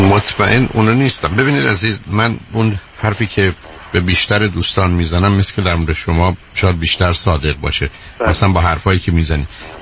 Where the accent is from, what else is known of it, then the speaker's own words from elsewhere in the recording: Iran; به عنوان یه ایرانی که 30 سالمه